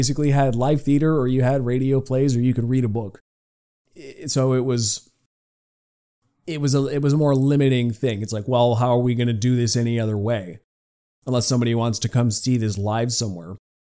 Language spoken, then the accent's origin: English; Canada; But we're coming from Canada here. It was never a thing when we were growing up.